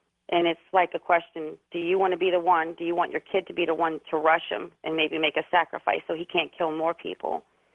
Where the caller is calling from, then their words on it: Louisiana, United States; I'm calling from Louisiana.